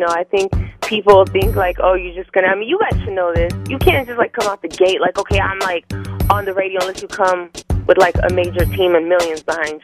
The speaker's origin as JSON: {"language": "English", "country": "El Salvador", "said": "I'm from El Salvador."}